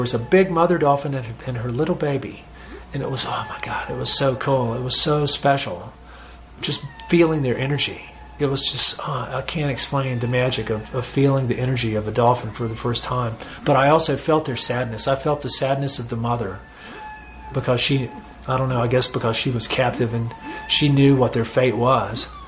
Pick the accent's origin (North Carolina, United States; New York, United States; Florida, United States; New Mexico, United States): North Carolina, United States; which was in a neighboring town to where I grew up in North Carolina.